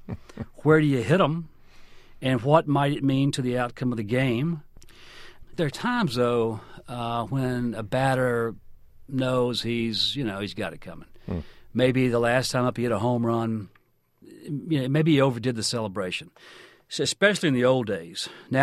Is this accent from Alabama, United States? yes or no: no; Arkansas, United States; born or raised there; also born or lived in Mississippi